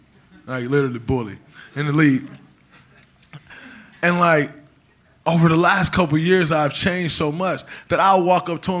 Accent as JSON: {"language": "English", "town": "Saginaw", "region": "Michigan", "country": "United States", "said": "I'm from Saginaw, JJ. That's why I'm a dick."}